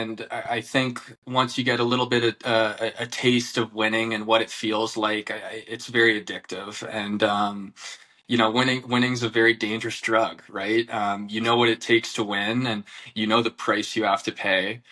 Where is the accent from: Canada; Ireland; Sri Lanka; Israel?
Canada; Toronto, Ontario; also born or lived in Minnesota, United States / Michigan, United States; I'm a kid from Toronto who's gotten the chance to travel across the United States.